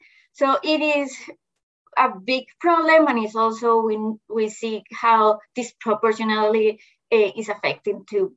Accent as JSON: {"language": "English", "country": "Colombia", "tie": "born or raised there", "second_language": "English", "moved": "as an adult", "lives_now": "United States", "said": "Yes, I was raised and born in Colombia. I moved to the United States like 15 years ago"}